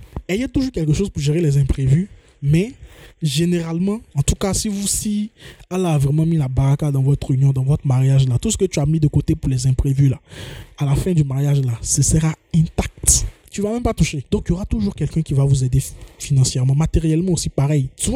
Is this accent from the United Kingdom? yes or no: no; Bondoukou, Zanzan, Côte d’Ivoire; Moi, je viens de Bandoukou.